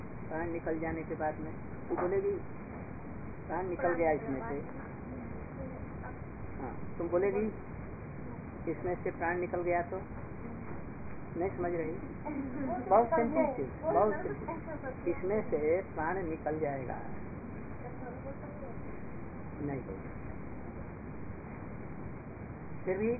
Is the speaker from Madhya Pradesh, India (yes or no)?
no; Bihar, India; बिहार के थे, बिहार में मैं भी बिहार का रहने वाला